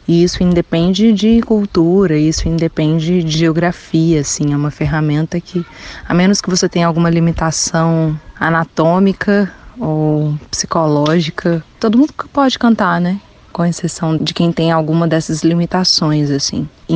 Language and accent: Portuguese; Sabará, Minas Gerais, Brazil; Eu sou de Sabará, é uma cidade na região metropolitana de Belo Horizonte, né, mas... apesar de estar muito próxima, assim, da capital, é uma cidade bem antiga.